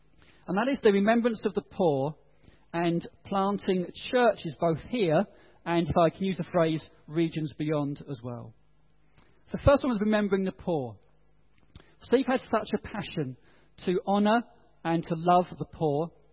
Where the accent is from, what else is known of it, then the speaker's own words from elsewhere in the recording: United Kingdom; I'm British, you know.